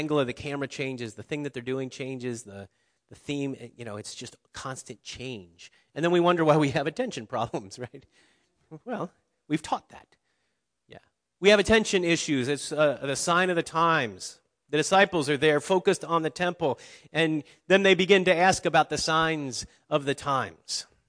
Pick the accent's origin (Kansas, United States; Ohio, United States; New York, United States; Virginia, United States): Ohio, United States; Cincinnati; So I grew up near Cincinnati, Ohio, so don't remind me about the Bengals.